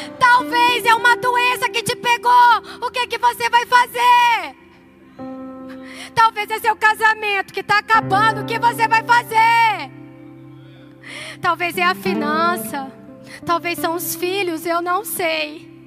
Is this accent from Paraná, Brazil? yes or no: no; Amazonas, Brazil; moved away as an adult; eu sou amazonense, então com 18 anos, vou contar rapidinho. Com 18 anos, eu fui para Campo Grande fazer faculdade